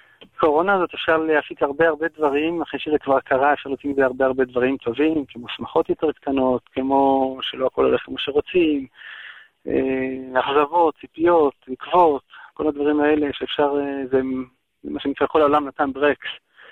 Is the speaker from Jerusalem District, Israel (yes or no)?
yes; Jerusalem, Jerusalem District, Israel; אני ירושלמי.